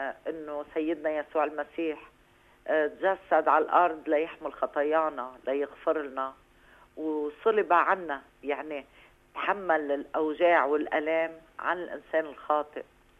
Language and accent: Arabic; Ain el-Remmaneh, Mount Lebanon, Lebanon; born there; أنا من مواليد عين رمانة